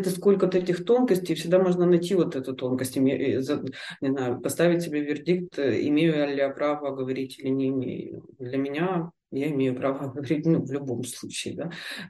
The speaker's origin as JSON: {"language": "Russian", "country": "Russia", "said": "я не имею права говорить, потому что я там из России"}